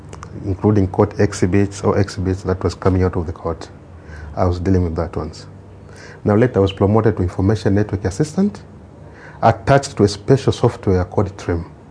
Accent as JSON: {"language": "English", "country": "Tanzania", "said": "I'm from the United Republic of Tanzania."}